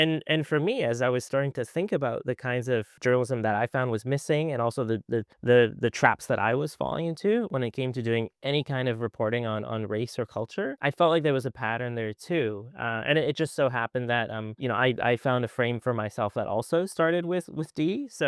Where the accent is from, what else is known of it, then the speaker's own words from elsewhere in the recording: Vancouver, British Columbia, Canada; I live in Vancouver. I was born and raised in Vancouver. And Vancouver, if you've ever been over here, it is just a very, very diverse place on many fronts when it comes to race and ethnocultural groups that have made a home over here.